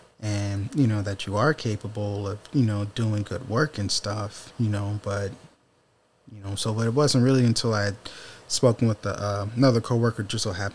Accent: Detroit, Michigan, United States; growing up in Detroit, there's a certain, like, type of, like, you know, mentality and way that you go about doing things.

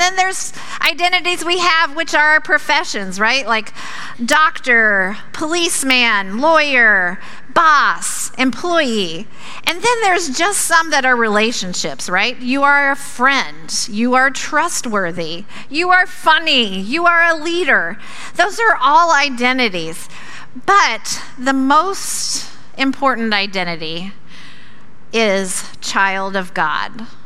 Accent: Springfield, United States; I am from the Springfield area, and I am the children's minister at Lakeside Christian Church.

